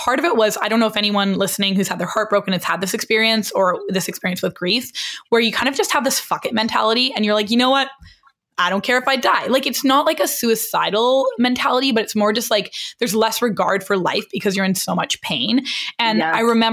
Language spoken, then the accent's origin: English; Canada; I couldn't just come here and work being Canadian.